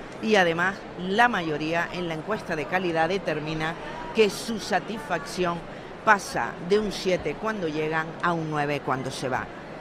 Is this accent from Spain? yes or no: yes; Canary Islands, Spain; cómo somos los majoreros